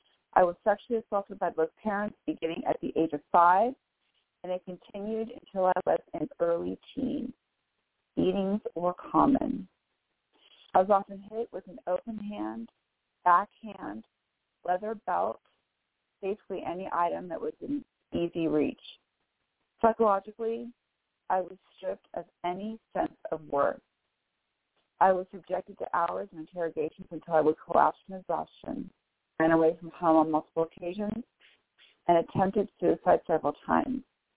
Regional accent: Bellevue, Washington, United States; I am from Bellevue, Washington

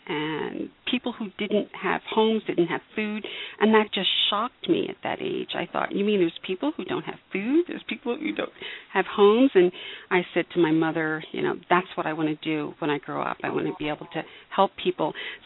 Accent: Malvern, Pennsylvania, United States; I was born in Philadelphia area, Pennsylvania, and raised in a little town 35 miles southwest of Philadelphia, Malvern, Pennsylvania.

